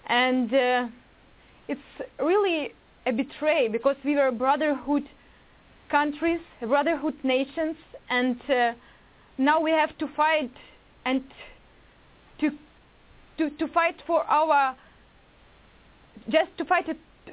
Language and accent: English; Kyiv, Ukraine; English is a second language; I am from Kyiv, where most of the people are speaking Russian. We are a bilingual society. We speak two languages without any problems